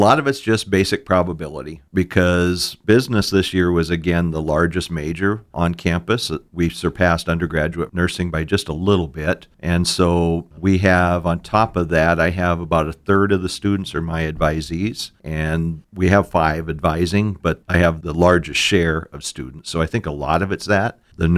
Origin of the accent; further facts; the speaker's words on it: Beach, North Dakota, United States; also born or lived in Mott / Watford City; I grew up in Western North Dakota, from a little town by the name of Beach that sits a mile from the Montana border. I graduated from high school in Mott. In between, we lived in Watford City in the oil fields